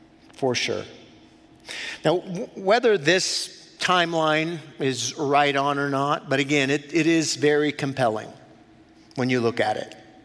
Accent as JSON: {"language": "English", "region": "Scotland", "country": "United Kingdom", "said": "Of course I'm a Christian. I'm from Scotland, baptized in the Presbyterian Church, of course, just an identity, no real relationship with Jesus, but a dead religion."}